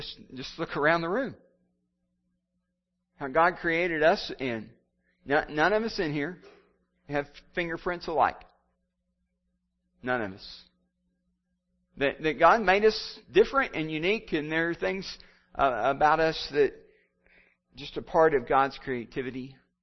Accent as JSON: {"language": "English", "region": "Texas", "country": "United States", "tie": "born there", "said": "Now, I was born in Texas. I was born in the panhandle of Texas, and it's so far at the top of the panhandle of Texas"}